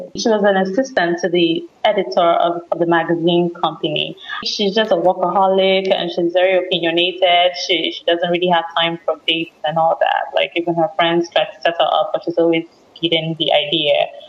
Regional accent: Nigeria; Generally, we write now about our experiences as Africans and Nigerians living in Nigeria and what we go through

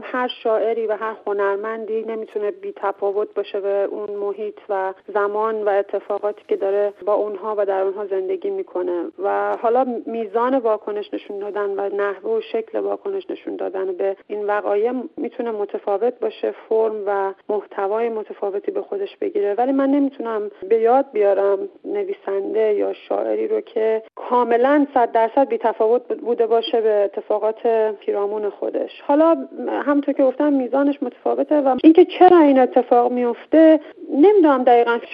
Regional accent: Iran; من متولد دهه 60 هستم و در جامعه بزرگ شدم، در کشوری بزرگ شدم که در اونجا جنگ 8 سال با جنگ درگیر بوده

